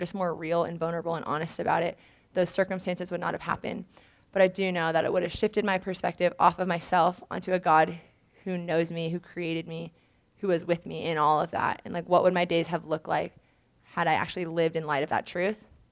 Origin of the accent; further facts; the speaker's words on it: California, United States; Like, I'm from Southern California.